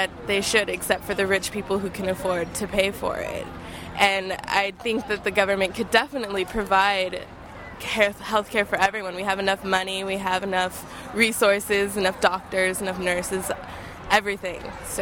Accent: San Francisco, California, United States; I'm from San Francisco.

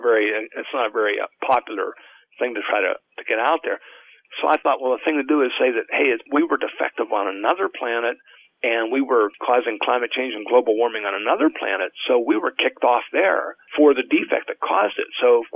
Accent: Pennsylvania, United States; I grew up in Pennsylvania. And I used to hike the Appalachian Trail.

